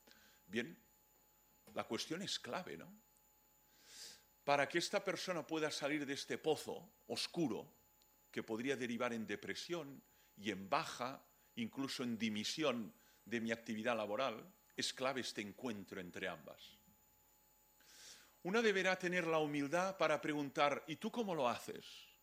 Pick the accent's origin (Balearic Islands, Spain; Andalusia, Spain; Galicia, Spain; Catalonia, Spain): Catalonia, Spain; Barcelona; en la ciudad de Barcelona, que es de donde vengo, ¿no?